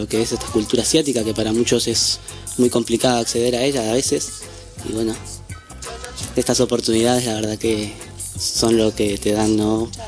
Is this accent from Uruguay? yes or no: yes; Uruguay; also born or lived in Madrid; now in Barcelona, Spain; contaros que soy de Uruguay, que estoy aquí en Barcelona hará aproximadamente un mes. Estuve en Madrid 6 años. Estuve estudiando, he viajado a China.